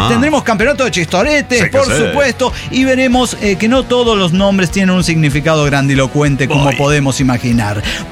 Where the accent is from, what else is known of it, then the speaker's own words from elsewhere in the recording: Puerto Rico; Yo viví mi niñez y adolescencia temprana en Puerto Rico, bajo la sombra de … su apogeo.